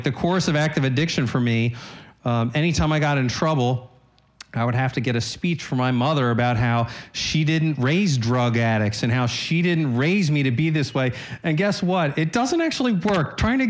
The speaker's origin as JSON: {"language": "English", "region": "Delaware", "country": "United States", "tie": "born or raised there", "said": "I grew up in the Small Wonder area, Northern Delaware."}